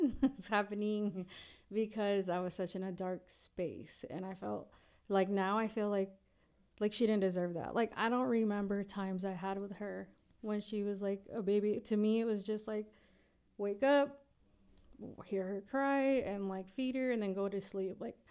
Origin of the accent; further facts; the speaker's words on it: Reynosa, Tamaulipas, Mexico; also born or lived in Rio Grande Valley, Texas; now in United States; well, I'm a Valley girl, but I was raised in Reynosa.